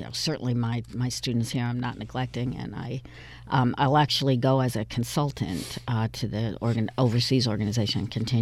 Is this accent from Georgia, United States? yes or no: no; Albany, New York, United States; I grew up in Albany, and all of my classmates went to the state of New York as their primary employment